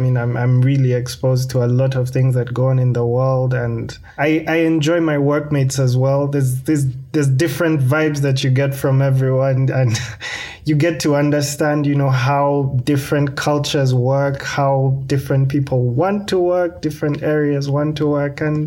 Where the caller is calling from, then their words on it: Kampala, Central Region, Uganda; I'm coming from Kampala, Uganda. So all the way over East Africa.